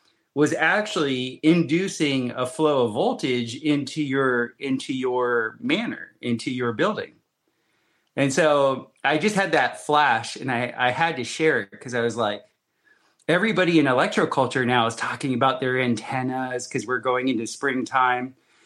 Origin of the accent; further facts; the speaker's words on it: Florida, United States; And usually the flagpoles that I grew up with in Florida, they would always have some sort of ornamental thing on the top of the flagpole.